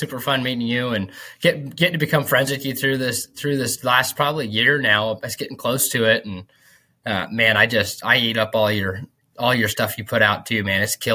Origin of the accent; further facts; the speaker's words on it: West Coast, United States; I've got to learn from all these people on the East Coast because I'm originally from the West Coast.